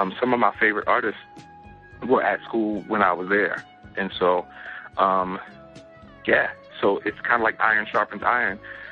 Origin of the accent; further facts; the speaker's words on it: Baltimore, Maryland, United States; But, you know, growing up in Baltimore was interesting, man. You know, it's the wire. So, you know, most of my family lives in West Baltimore